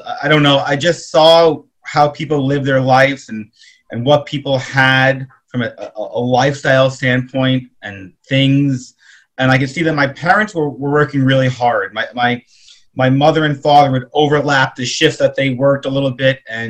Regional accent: New York, United States; I grew up on Long Island, about 30 miles west of where we are right now, east rather. And so I grew up on Long Island.

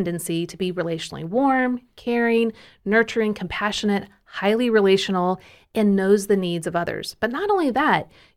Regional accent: Kansas City, United States; now in Tennessee, United States; Well... I'm from Kansas City, and we only say you guys, so I'm not really sure where that just came from. So I guess Tennessee is influencing me a lot more than

